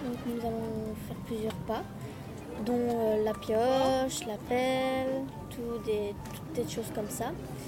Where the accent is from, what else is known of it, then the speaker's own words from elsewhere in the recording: Jumet, Wallonia, Belgium; Des Jumets.